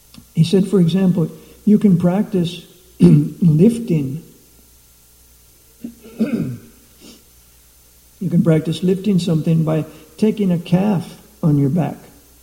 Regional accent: United States; And I was recalling what it was like for me growing up in America.

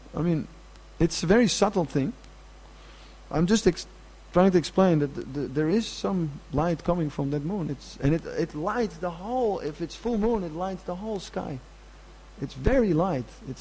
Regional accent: Netherlands; English is a second language; I'm from Holland, there's a lot of wind in Holland

